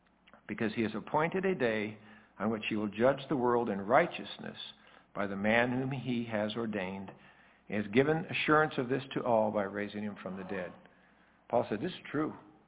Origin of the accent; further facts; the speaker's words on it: Oregon, United States; Now, going to conference in Oregon, I grew up in Oregon, and you know what the state vine is?